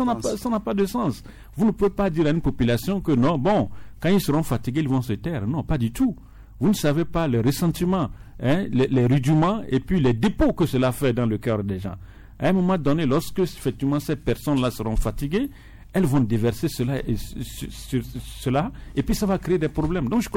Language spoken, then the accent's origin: French; Togo; Nous sommes des Togolais, il faut qu'on le dise.